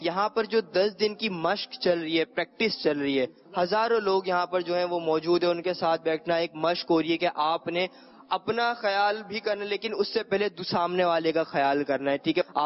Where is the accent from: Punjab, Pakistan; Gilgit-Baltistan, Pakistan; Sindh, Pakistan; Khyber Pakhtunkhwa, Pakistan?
Sindh, Pakistan; Karachi; میرا تعلق کورنگی سے ہے اور کراچی یونیورسٹی کے اندر انرولڈ ہوں آئی آر ڈپارٹمنٹ کے اندر.